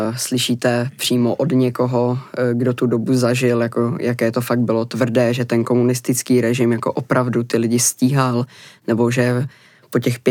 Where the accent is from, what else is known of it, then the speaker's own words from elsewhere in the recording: Šlapanice, South Moravian Region, Czechia; Já vlastně pocházím také ze Šlapanic